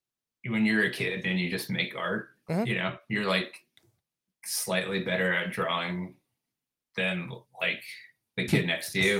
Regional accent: California, United States; now in Cleveland, United States; I'm a painter from Cleveland. I'm from California originally. I moved to Cleveland a long time ago now.

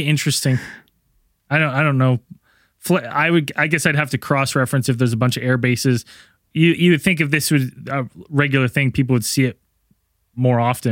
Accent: Canada; Listen, have we not established that I'm Canadian?

